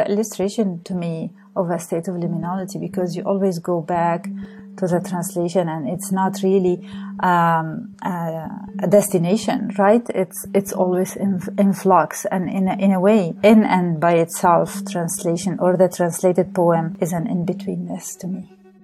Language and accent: English; Lebanon; also born or lived in Soviet Union / France; now in California, United States; I was born and raised in Lebanon. I lived successively in what used to be called the Soviet Union, then in France, and then finally landed in California, where I still live. I translate from Arabic and French into English.